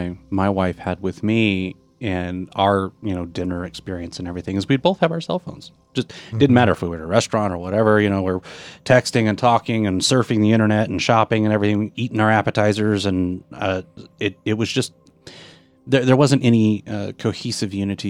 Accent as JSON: {"language": "English", "region": "Oregon", "country": "United States", "said": "Like, I'm from the Northwest, just outside of Portland, Oregon, as we discussed a little bit last week."}